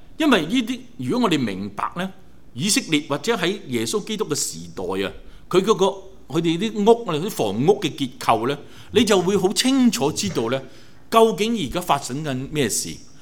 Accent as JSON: {"language": "Cantonese", "region": "Guangdong", "country": "China", "said": "我哋中國人、廣東人講有啲谷物啦"}